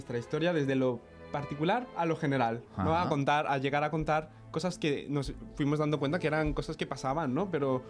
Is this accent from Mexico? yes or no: yes; Mexico; now in Madrid, Spain; Claro, yo soy de México, entonces ¿sí? Yo llegué al conservatorio desde fuera como nuevo.